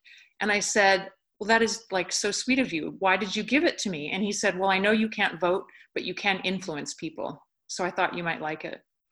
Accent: Canada; moved away as an adult; now in United States; I'm from Canada

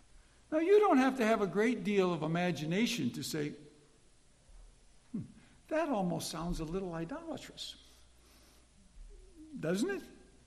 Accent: Chicago, Illinois, United States; because I'm from Chicago, and Chicago, you know, was playing the Vikings

